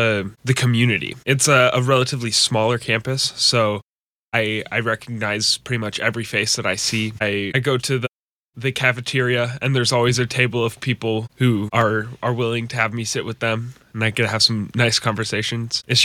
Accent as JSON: {"language": "English", "town": "Branson", "region": "Missouri", "country": "United States", "said": "I'm from Branson, Missouri."}